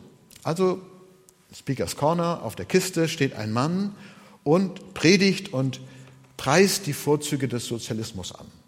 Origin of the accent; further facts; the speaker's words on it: Rostock, Mecklenburg-Vorpommern, Germany; Wir sind ja Rostocker, Silke und ich